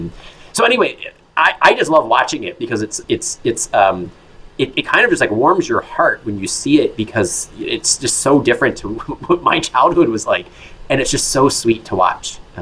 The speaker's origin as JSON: {"language": "English", "town": "Baltimore", "region": "Maryland", "country": "United States", "tie": "born or raised there", "said": "And I'm really grateful for that, because I grew up in Baltimore City, and, like, livestock, even, like, domestic pets were just entirely foreign to my childhood."}